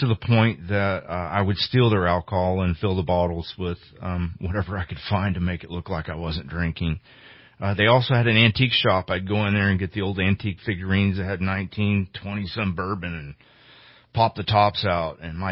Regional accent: St. Louis, Missouri, United States; born there; I was born in 1975 in St. Louis, Missouri.

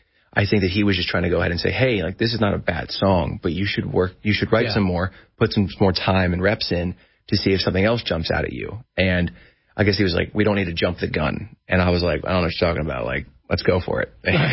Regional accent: Hershey, Pennsylvania, United States; Play the Giants Center in my hometown, Hershey, Pennsylvania, sold out my hometown arena.

